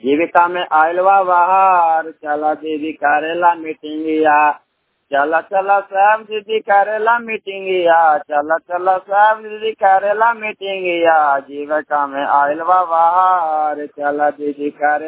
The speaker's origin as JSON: {"language": "Hindi", "town": "Suseta", "region": "Bihar", "country": "India", "said": "Block परामा panchayat सुसेता गांव के निवासी हूँ।"}